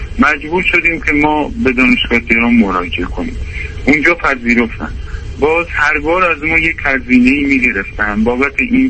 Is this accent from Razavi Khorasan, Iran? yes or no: no; Kermanshah, Iran; از اون طریق من رو انتقال دادم به شهر خودمون کرمانشاه